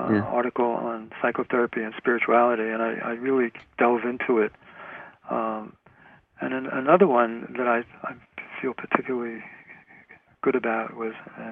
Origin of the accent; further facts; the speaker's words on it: New Jersey, United States; In Fort Lee, New Jersey. Before I moved to California. I'm from New Jersey.